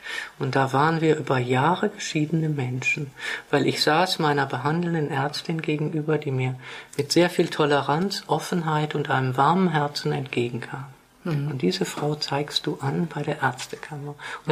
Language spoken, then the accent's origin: German; Essen, North Rhine-Westphalia, Germany; Ich bin ja ein Kind aus dem Pott. Ich bin gebürtig in Essen.